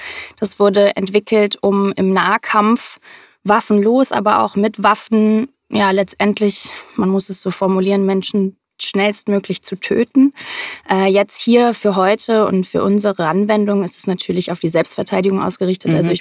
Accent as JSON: {"language": "German", "region": "Hamburg", "country": "Germany", "tie": "born or raised there", "said": "aus Hamburg. Ich bin auch hier geboren, habe fast mein ganzes Leben lang hier gelebt, mit ein paar Ausnahmen"}